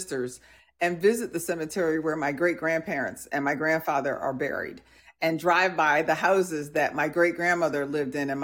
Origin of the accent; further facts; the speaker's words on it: New Jersey, United States; also born or lived in Milwaukee, Wisconsin; I would tell them I grew up in New Jersey and then Milwaukee.